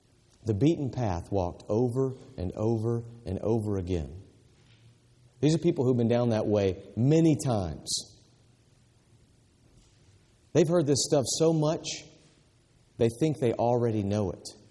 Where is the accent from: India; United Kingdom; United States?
United States; the South; I grew up in the South, y'all, but I still wonder if the South isn't the walked over district.